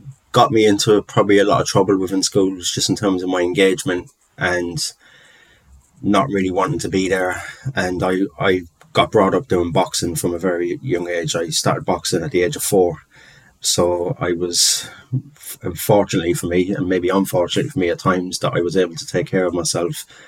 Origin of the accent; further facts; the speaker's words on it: London, United Kingdom; being Irish and growing up in London